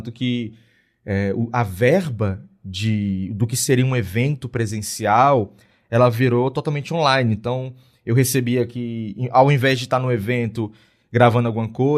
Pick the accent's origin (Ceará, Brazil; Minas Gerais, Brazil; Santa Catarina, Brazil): Ceará, Brazil; Fortaleza; sou de Fortaleza.